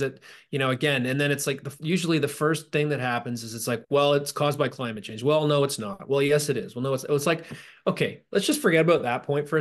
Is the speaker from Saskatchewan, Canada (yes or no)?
no; Toronto, Ontario, Canada; I'm from the Toronto area